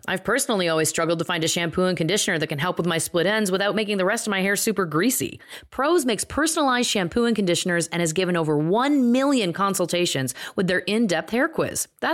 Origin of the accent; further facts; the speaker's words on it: England, United Kingdom; I am 100% English.